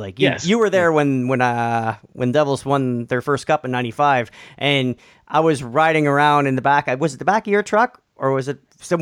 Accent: Sudbury, Ontario, Canada; we grew up in Sudbury, and that was 3 hours, 4 hours north of Toronto.

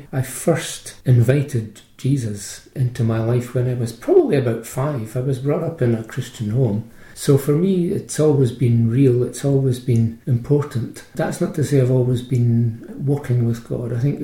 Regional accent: Edinburgh, Scotland, United Kingdom; I was raised in Porth. I was born in Meadowbank, but moved very quickly after that to Polwarth.

